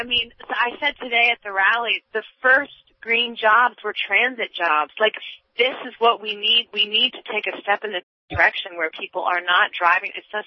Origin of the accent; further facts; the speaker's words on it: Carlisle, Pennsylvania, United States; I'm from Carlisle. I lived there since I was 7 years old. It's my hometown. I love it.